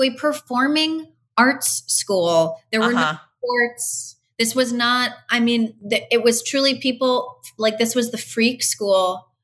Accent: Las Vegas, Nevada, United States; This is the other thing about growing up in Las Vegas is like my grandparents and I, you know, before bed, we would all play like a round of poker.

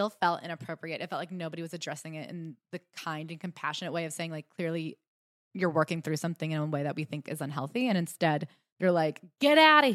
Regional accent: Durham, North Carolina, United States; at the Duke Diet and Fitness Center in my hometown of Durham.

